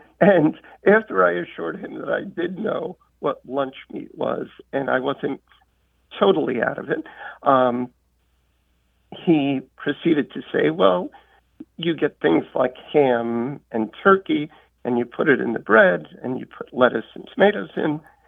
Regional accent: Queens, New York, United States; now in Irvington, United States; Right, but I grew up in Queens, in Astoria.

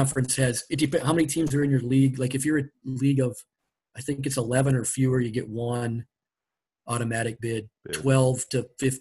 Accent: Platteville, Wisconsin, United States; I grew up around Platteville

